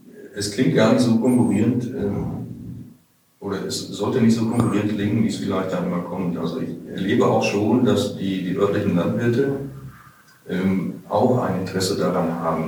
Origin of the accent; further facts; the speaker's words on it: North Rhine-Westphalia, Germany; Ich bin am Niederrhein aufgewachsen. Typische Niederwildgegend, dann lebe ich seit den 80er Jahren in Münsterland in typischen Niederwildgegenden.